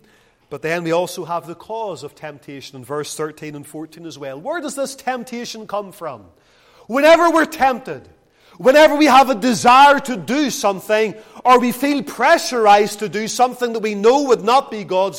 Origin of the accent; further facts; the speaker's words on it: Lisburn, Northern Ireland, United Kingdom; where I grew up in Lisburn